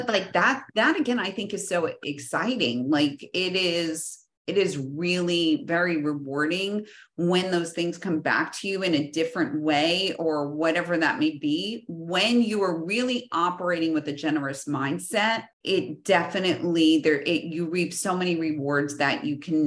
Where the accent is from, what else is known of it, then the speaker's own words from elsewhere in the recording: New Jersey, United States; You know, I'm from New Jersey. I joke, like, I know a guy for everything.